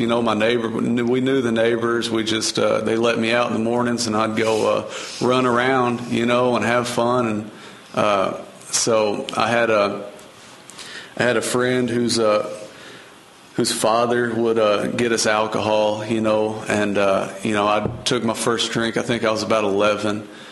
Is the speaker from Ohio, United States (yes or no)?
no; Kentucky, United States; I grew up in Western Kentucky, and I'm the youngest of five.